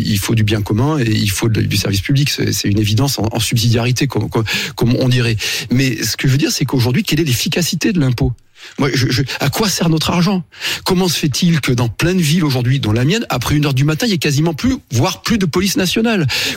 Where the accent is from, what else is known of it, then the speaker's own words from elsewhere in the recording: France; parce que en tant que Français, c'est ce qui me préoccupe